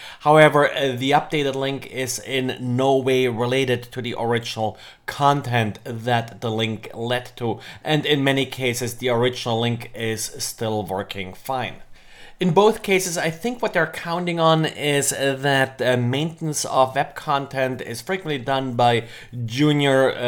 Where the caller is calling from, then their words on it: Jacksonville, Florida, United States; I'm today recording from Jacksonville, Florida.